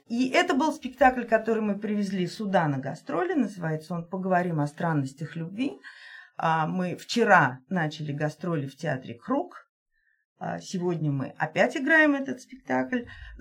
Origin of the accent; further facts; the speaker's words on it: Nizhny Novgorod, Nizhny Novgorod Oblast, Russia; moved away as an adult; я актриса, я из Нижнего Новгорода, я работала 13 лет в Нижегородском театре юного зрителя.